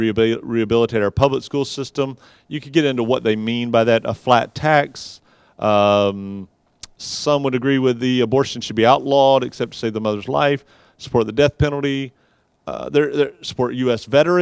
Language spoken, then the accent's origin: English; the South, United States; but I grew up in the South, okay?